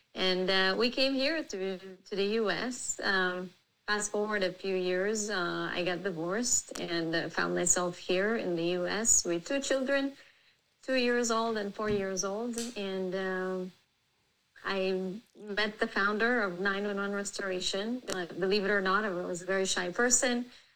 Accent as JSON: {"language": "English", "country": "Israel", "tie": "born or raised there", "second_language": "English", "moved": "as an adult", "lives_now": "United States", "said": "I was born and raised in Israel. I served in the IDF for 2 years, and then I came here to the U.S. in 2003. I got married in Israel, came here."}